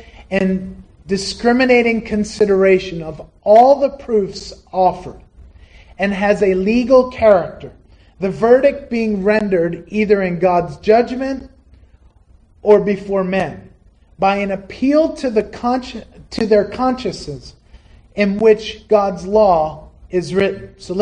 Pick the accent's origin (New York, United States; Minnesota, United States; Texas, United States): New York, United States; And I love New York. I miss New York. I grew up here. I was born in Kingston.